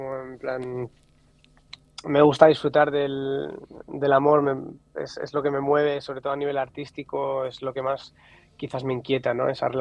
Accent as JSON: {"language": "Spanish", "town": "Barcelona", "region": "Catalonia", "country": "Spain", "tie": "born or raised there", "also_born_or_lived": "United States", "said": "yo nací en Estados Unidos, mi padre y mi madre son de ahí, entonces crecí en una casa bilingüe porque se mudaron a Barcelona cuando yo era pequeño. Entonces yo tengo este pupurri particular de culturas, ¿no? Tanto americana, española, catalana"}